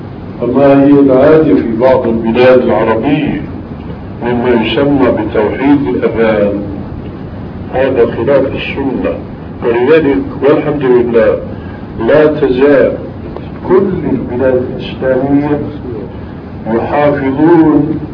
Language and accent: Arabic; Damascus, Damascus Governorate, Syria; فهم رجل في الأخير أن صلاته كما يقول عندنا في دمشق فشل يعني ما هي صحيحة